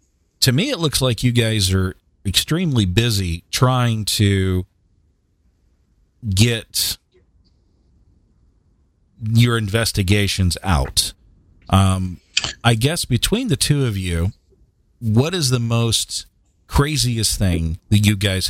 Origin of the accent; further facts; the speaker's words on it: Tennessee, United States; it is like my home state, Middle Tennessee.